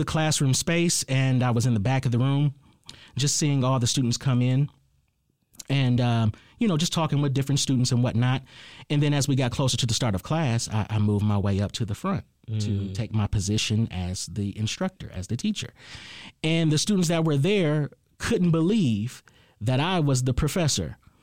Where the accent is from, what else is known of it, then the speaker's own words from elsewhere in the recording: Ypsilanti, Michigan, United States; Okay, so I am from Ypsilanti.